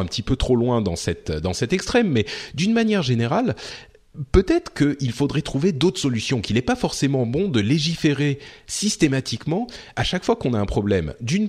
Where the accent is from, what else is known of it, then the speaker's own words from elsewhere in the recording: France; est-ce que notre réaction en tant que Français